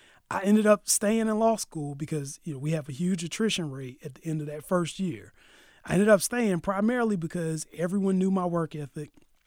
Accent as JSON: {"language": "English", "town": "Durham", "region": "North Carolina", "country": "United States", "tie": "born or raised there", "said": "I said, I'm from Durham, North Carolina. She says, oh, have you ever heard of North Carolina Central University? Absolutely. Like, I grew up in Durham."}